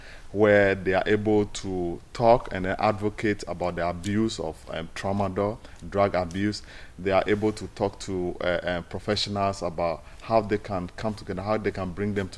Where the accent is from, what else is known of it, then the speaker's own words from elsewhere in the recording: Ghana; I'm from Ghana